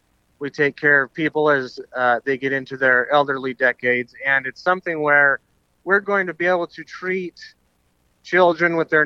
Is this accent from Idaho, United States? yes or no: yes; Idaho, United States; That's right. I grew up in South Central Idaho in what is called the Magic Valley, a pretty large farming community where basically anything grows.